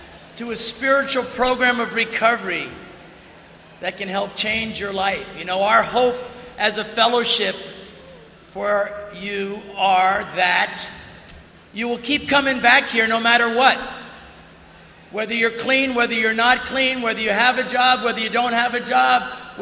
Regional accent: New Jersey, United States; now in San Diego, United States; You know, I live in San Diego, California, but I grew up in New Jersey.

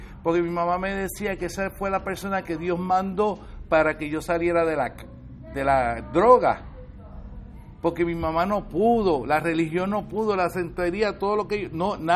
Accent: Puerto Rico; moved away; Pero yo salí corriendo de Puerto Rico porque yo no podía seguir viviendo en Puerto Rico

